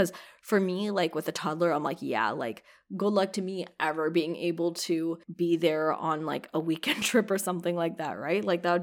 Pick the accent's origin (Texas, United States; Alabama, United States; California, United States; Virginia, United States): California, United States; I love that word, and I've never heard of that place, even though I grew up in SoCal.